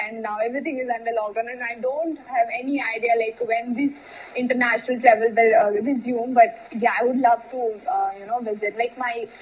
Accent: Lucknow, Uttar Pradesh, India; Like Lucknow, I told you, no, it's my hometown in India.

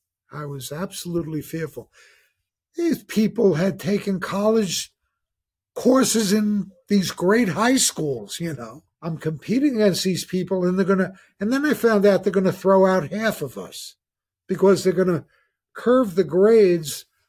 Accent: Jersey City, New Jersey, United States; I'm a guy from Jersey City.

